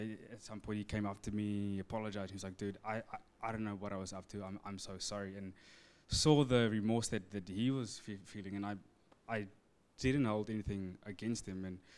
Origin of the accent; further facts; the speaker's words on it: Wellington, New Zealand; Or when I say that I'm from Wellington, it's like, oh, no, where are you really from?